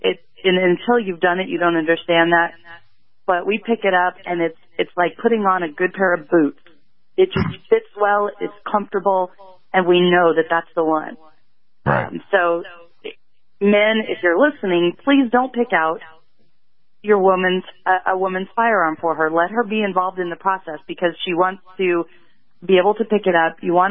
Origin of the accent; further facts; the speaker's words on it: Springfield, Missouri, United States; Well, I'm from Springfield, Missouri.